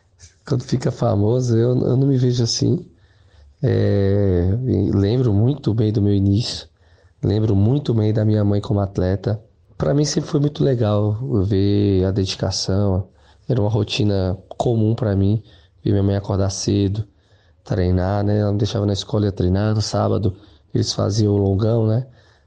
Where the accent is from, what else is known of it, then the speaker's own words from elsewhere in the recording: Brasília, Federal District, Brazil; born there; Eu nasci aqui em Brasília, né? Moro em Sobradinho, né? A cidade satélite que fica ali 23 quilômetros, 20 quilômetros de Brasília de fato, né?